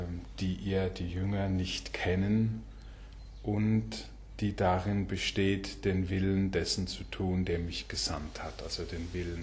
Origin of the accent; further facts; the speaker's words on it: Germany; weil wir natürlich mit dem Wort Gehorchen als Deutsche eine sehr problematische Geschichte haben, wenn man ans Dritte Reich denkt